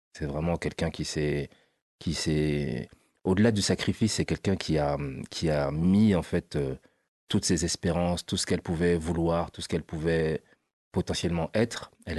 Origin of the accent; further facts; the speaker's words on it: Paris, Île-de-France, France; also born or lived in Clichy; Donc, je suis né à Clichy, grandi à Paris dans le 18e, dans le 17e, entre Les Lilas, Triel-sur-Seine et après une grosse partie à l'Île-Saint-Denis dans le 93.